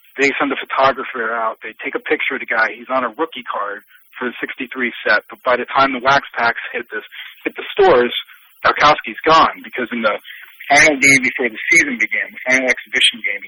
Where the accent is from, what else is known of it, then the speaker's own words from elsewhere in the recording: New Jersey, United States; Being from New Jersey, I put … in there.